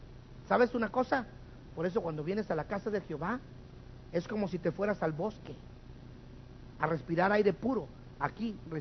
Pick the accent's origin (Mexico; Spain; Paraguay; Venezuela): Mexico; De perdido que sepan que como mexicano los apoye.